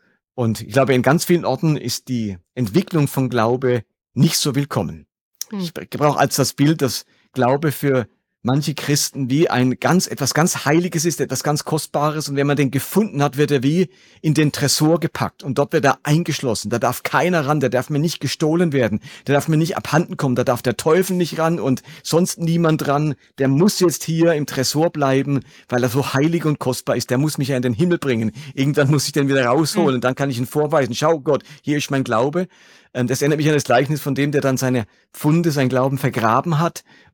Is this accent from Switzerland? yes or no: no; Germany; now in Lörrach, Germany; Ich stamme aus Deutschland, wohne aktuell in Lörrach